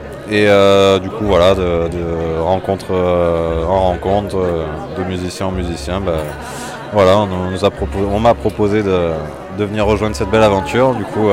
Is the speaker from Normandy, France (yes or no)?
no; Provence-Alpes-Côte d'Azur, France; Moi, je viens du Vaucluse, un endroit très controversé, vilain, moche, pas beau.